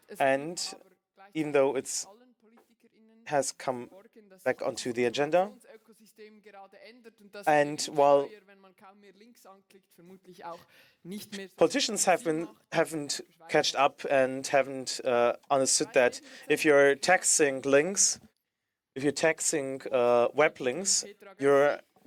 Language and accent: English; Lausanne, Vaud, Switzerland; We're going now to my hometown, to Lausanne